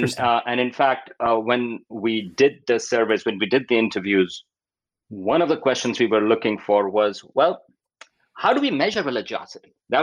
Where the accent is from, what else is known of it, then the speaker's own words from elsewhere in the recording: Pakistan; I grew up in Pakistan.